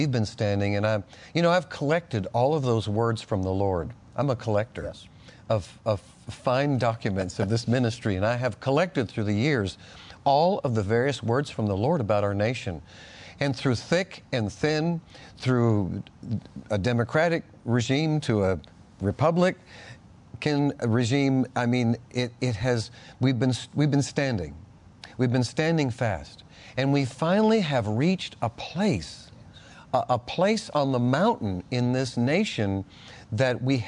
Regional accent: Cape Cod, Massachusetts, United States; You know, it's interesting, buddy, that where I grew up in Massachusetts, on Cape Cod, where the Pilgrims first landed.

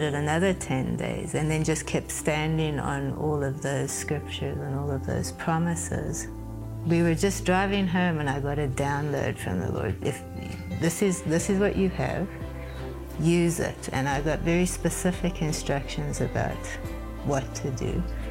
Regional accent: South Africa; moved away as an adult; now in Canada; He's Canadian, and I'm South African. And we had moved back to South Africa for a couple of years.

